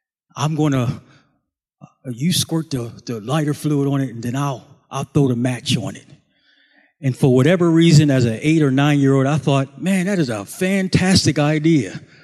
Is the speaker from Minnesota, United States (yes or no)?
no; Buffalo, New York, United States; I grew up in Buffalo, and one of my best friends growing up was a boy